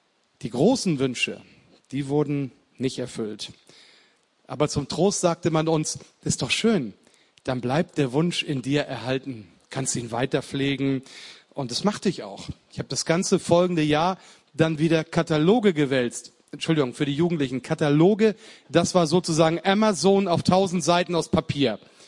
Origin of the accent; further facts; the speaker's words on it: Lower Saxony, Germany; born there; now in Hamburg, Germany; ich bin gebürtiger Niedersachse und komme aber jetzt aus Hamburg, das haben wir ja schon gesagt.